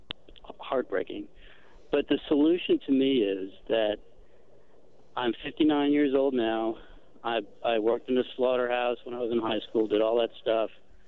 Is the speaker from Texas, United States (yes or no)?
yes; Texas, United States; I grew up in Texas. I lived on a ranch. I hunted.